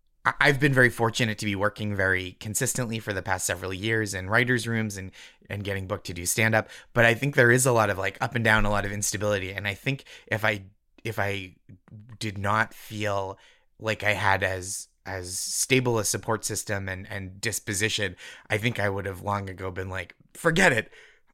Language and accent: English; Massachusetts, United States; Well, I'm from Massachusetts, so there's like kind of a robust culture of not going to therapy.